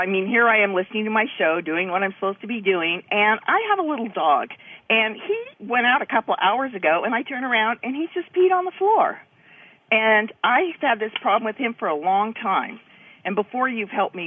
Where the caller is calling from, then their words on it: California, United States; and I'm calling in from California.